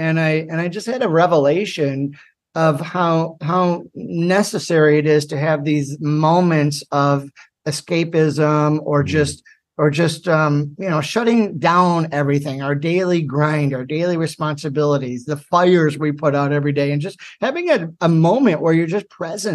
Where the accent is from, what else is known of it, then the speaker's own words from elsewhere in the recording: Ohio, United States; moved away as an adult; now in New York, United States; moved to New York to accept that position. I'm from Ohio